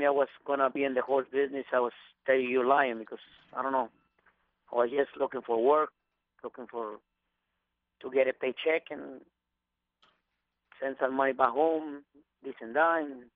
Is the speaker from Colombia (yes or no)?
no; Mexico; English is a second language; now in United States; everybody back home, we trying to come to the United States for a better living.